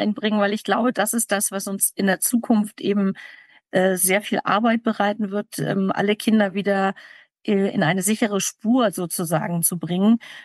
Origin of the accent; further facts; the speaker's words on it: Hamburg, Germany; ich komme aus Hamburg, da grenzen wir gleich an mehrere Bundesländer an.